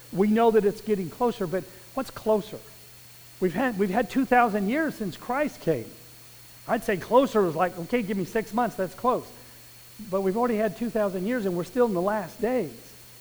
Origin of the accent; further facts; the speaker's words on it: Albuquerque, New Mexico, United States; I was raised a Southern Baptist. I was raised in Southern Baptist in the southwest part of the world here, which means in Albuquerque, raised up in a very traditional Southern Baptist home and traditional parents